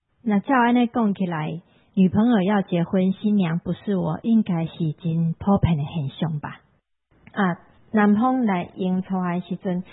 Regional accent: Taiwan; 这跟我们台湾人结婚的那个习俗有一点像

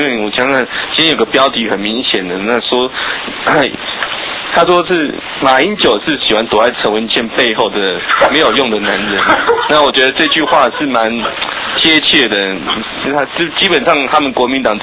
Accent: Taiwan; 只要我们台湾人团结这样子

